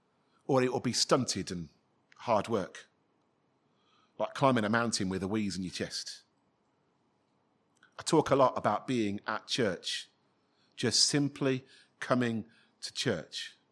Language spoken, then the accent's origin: English; Manchester, North West England, United Kingdom; accent: Manchester; it would normally take me less than 2 minutes with him before I slipped back into my childhood Manchester accent.